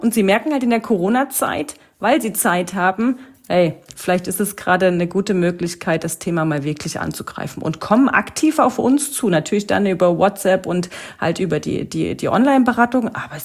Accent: East Germany, Germany; ich bin eigentlich ein Ossi-Mädel und ich komme ursprünglich aus dem Osten und man hatte nie viel und man ist eigentlich auch sehr sicherheitsbewusst und sehr sparsam.

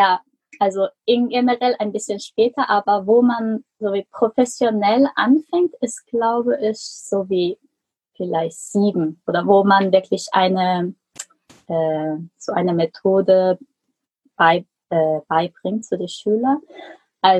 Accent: South Korea; also born or lived in Germany; Genau, ich bin eigentlich in Deutschland geboren. Und ich bin aber eine Südkoreanerin, habe meine beiden Eltern sind Südkoreaner.

